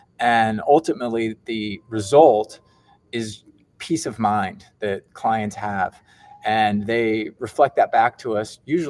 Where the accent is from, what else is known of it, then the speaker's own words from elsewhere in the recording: Eugene, Oregon, United States; I grew up on the West Coast in Oregon, actually, right outside of the town of Eugene. So it was a nice little college town to grow up in.